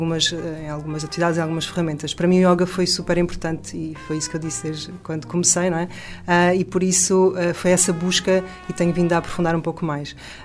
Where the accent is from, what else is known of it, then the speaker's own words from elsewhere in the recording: Lisbon, Portugal; Trabalhei 20 anos no mundo corporativo, em multinacionais e na zona de Lisboa, porque eu sou lisboeta.